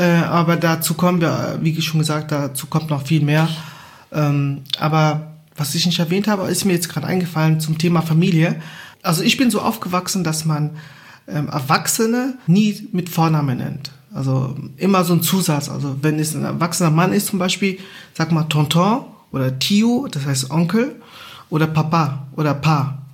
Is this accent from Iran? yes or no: no; Angola; first language Portuguese; German is a second language; Portugiesisch ist eigentlich meine Muttersprache, die Amtssprache in Angola, die meine Mutter auch kann.